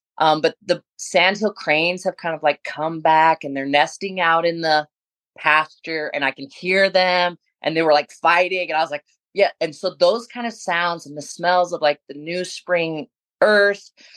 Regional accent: Moran, Wyoming, United States; now in Dubois, United States; I was born and raised in Moran, Wyoming on a ranch. And then now I live over in Du Bois.

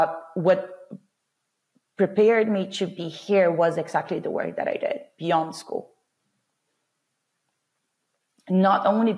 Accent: Brazil; now in London, United Kingdom; so I come from Brazil, a country where like the quality of education is not one of our main strengths.

